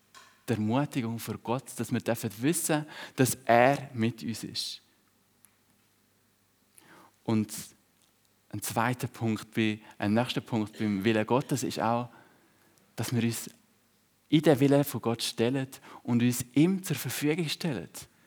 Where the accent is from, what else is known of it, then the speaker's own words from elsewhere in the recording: Switzerland; obwohl wir bei uns in der Schweiz ja genug Nahrung haben an Brot